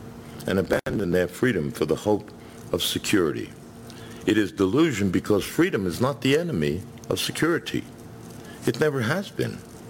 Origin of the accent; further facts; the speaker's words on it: New York, United States; because I'm from New York. And as soon as you make a stupid law, I have six ways around it.